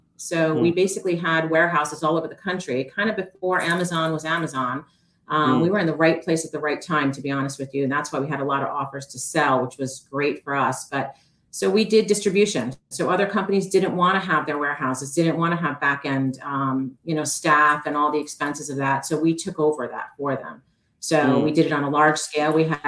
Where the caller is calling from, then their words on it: Basking Ridge, New Jersey, United States; Basking Ridge. It's kind of northern Jersey, maybe north central Jersey.